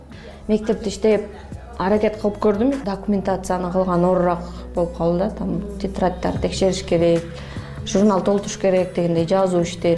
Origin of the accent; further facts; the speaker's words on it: Issyk-Kul Region, Kyrgyzstan; Мен өзүм негизи көлдө төрөлүп өскөм, жети өгүз районунда.